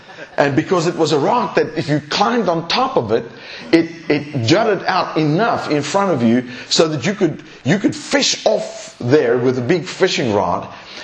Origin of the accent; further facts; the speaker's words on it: east coast, South Africa; When I grew up in South Africa, when I was in my early teenage years, we lived on the east coast of South Africa.